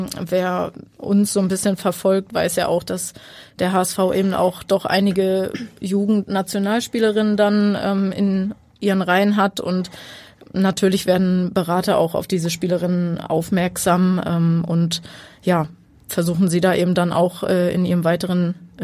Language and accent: German; Lower Saxony, Germany; Ich komme aus der Nähe von Buxtehude, wohne da und arbeite da als Erzieherin im Kindergarten.